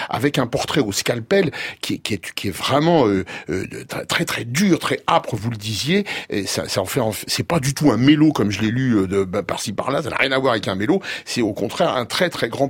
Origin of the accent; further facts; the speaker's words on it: France; est-ce que c'est parce que nous sommes français et qu'on connaît mal cet épisode espagnol ?